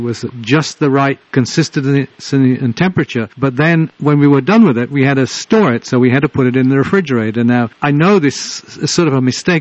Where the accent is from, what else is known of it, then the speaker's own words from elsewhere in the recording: England, United Kingdom; I grew up in England